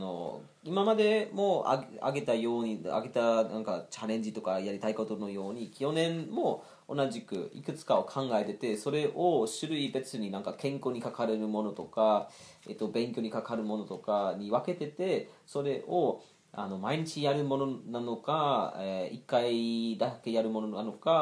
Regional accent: Frankfurt, Hesse, Germany; 今27で、で30歳になる年に、僕ねフランクフルト出身だとみんな覚えてるかもしれないんだけど、うん、フランクフルト出身で、

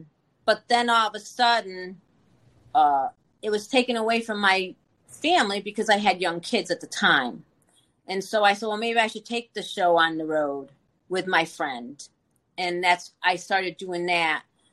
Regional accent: Johnstown, New York, United States; No, I'm originally from New York.

